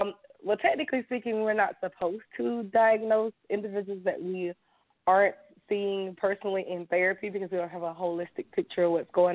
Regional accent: Florida, United States; Born and raised in Florida, but never been to Key West.

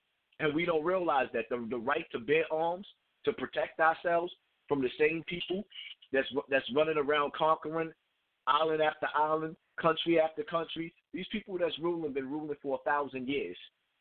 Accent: Bronx, New York, United States; I come from Bronx River Projects, the Bronx, the home of hip-hop.

